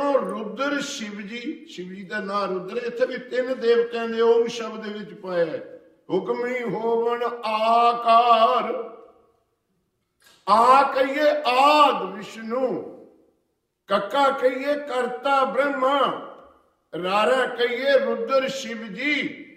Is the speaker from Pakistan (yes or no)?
no; Punjab, India; ਉਦੋਂ engineering college ਨਹੀਂ ਸੀ ਹੁੰਦਾ ਨੇੜੇ ਤੇੜੇ, ਤੇ ਸਾਡਾ ਪਿੰਡ ਹੈ ਪਟਿਆਲੇ ਕੋਲ, ਐਡਮਿਸ਼ਨ ਮਿਲੀ ਸੀ ਕਰਨਾਲ ਜਾ ਕੇ